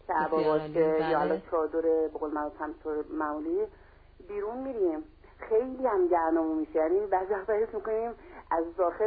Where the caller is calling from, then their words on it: Ahvaz, Khuzestan, Iran; از شهر اهواز خدمت مزاحم میشم.